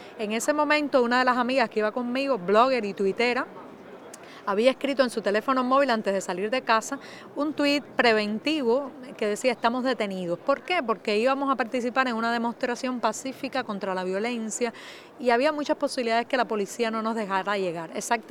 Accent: Cuba; born there; nací en Cuba y vivo en La Habana.

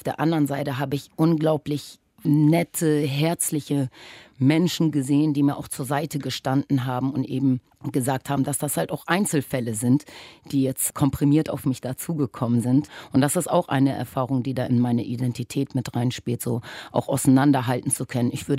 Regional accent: Germany; also born or lived in Caribbean; Also ich bin ja in der Karibik geboren, mein Vater ist daher und meine Mutter ist Polin. Und dann bin ich in Deutschland aufgewachsen.

